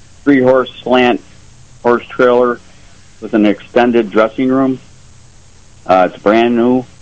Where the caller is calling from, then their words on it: Springville, United States; I'm calling from Springville.